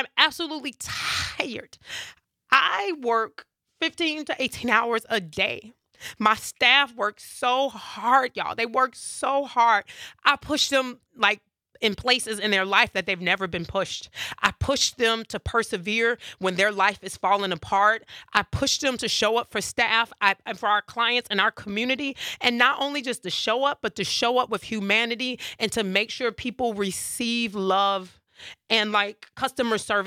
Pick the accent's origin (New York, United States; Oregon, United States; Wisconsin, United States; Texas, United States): Wisconsin, United States; Madison; I am from Madison, Wisconsin. I went to Marquette Elementary. I went to West High School. I went to Say Par. I went to UW-Madison. I am not an implant.